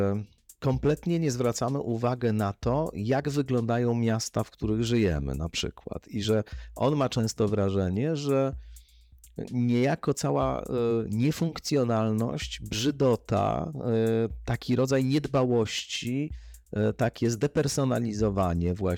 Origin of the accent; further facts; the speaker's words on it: Warsaw, Masovian Voivodeship, Poland; wychowywałem się na Chomiczówce